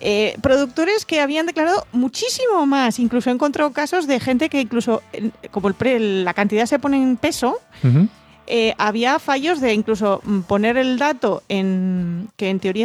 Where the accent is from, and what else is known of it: Asturias, Spain